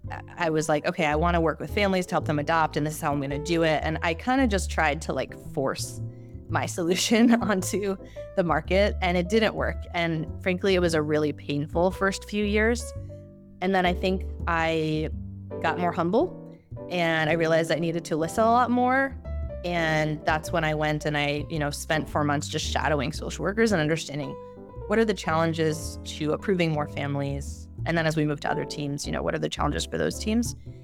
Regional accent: New Jersey, United States; I grew up in New Jersey. I'm the youngest of three daughters, and I had a really loving family.

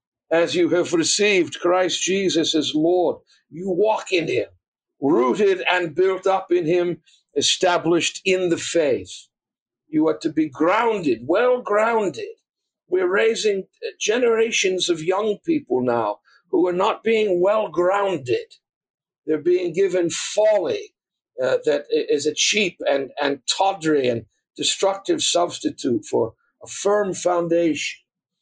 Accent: Boston, Massachusetts, United States; You know, I was born and bred in Boston. I used to take long walks as a young man down Commonwealth Avenue in the heart of the Back Bay District of Boston.

